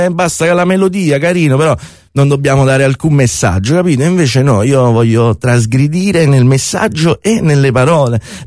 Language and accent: Italian; Casalnuovo, Campania, Italy; also born or lived in Avellino; Sono nato solo a Avellino, poi ho sempre vissuto a Casal Nuovo.